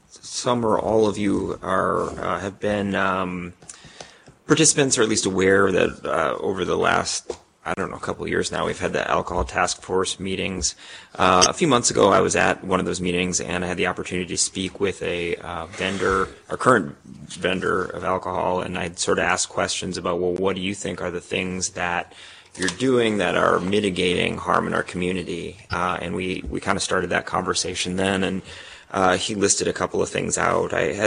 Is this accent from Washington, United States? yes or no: no; Anchorage, Alaska, United States; I grew up in Anchorage, and I learned that some of the rules there are actually municipal rules, not state rules.